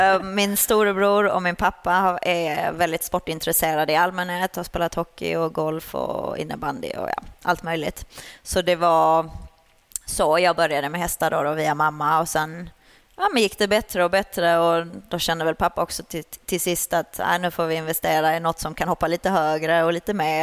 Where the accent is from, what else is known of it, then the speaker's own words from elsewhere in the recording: Sweden; moved away as an adult; now in abroad; jag red ju pony junior hemma i Sverige. Sen flyttade jag utomlands när jag var 19.